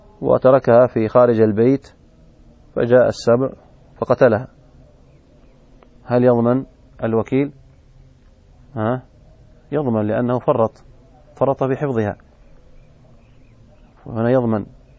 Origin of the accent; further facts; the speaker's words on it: Yemen; يعني مثلا الآن عندنا في اليمن يبيعون ويشترون بالريال السعودي وبالريال اليمني